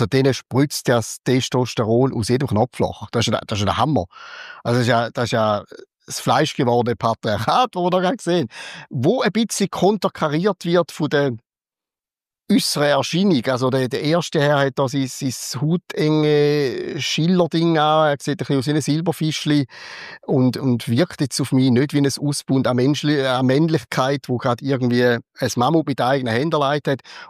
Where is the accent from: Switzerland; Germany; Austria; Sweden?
Switzerland; ich als Schweizer